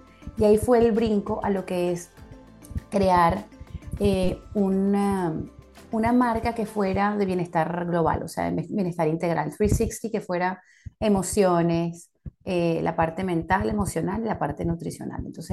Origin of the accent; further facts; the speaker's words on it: Venezuela; also born or lived in United Kingdom; Claro, yo nací en Venezuela, mis primeros años de vida fueron en Inglaterra, se tenía un poquito del orden inglés. Me acuerdo cuando llegué a Venezuela, después de 5 años en Inglaterra